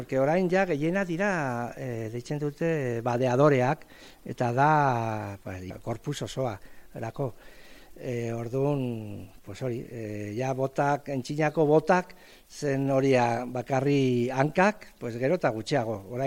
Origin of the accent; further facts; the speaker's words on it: Oteiza, Navarre, Spain; now in Burlada, Spain; Nik ez ni Oteiza dela Solanakoa naiz. Baina, bueno, hemen dara maia 6 urtetik, orduan, ja, ia, burlatakoa.